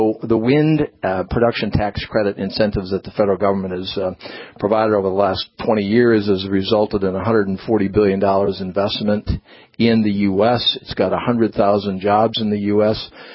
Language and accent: English; Tioga, North Dakota, United States; I grew up in Tioga. I've been around natural gas for 40 years